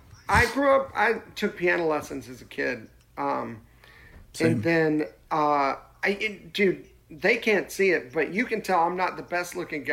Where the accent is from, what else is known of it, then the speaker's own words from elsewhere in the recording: Nashville, Tennessee, United States; Yeah, I grew up in Nashville.